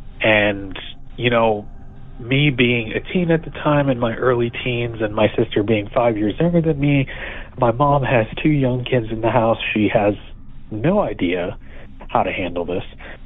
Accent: Queens, New York, United States; now in Pittsburgh, United States; but my story takes place in Queens, New York, in the late 90s and early 2000s. So I grew up in a haunted house there.

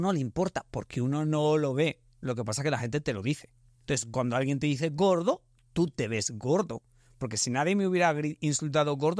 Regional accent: Spain; te puedes ir a estudiar a 2 horas de mi pueblo, que es una ciudad que se llama Zaragoza.

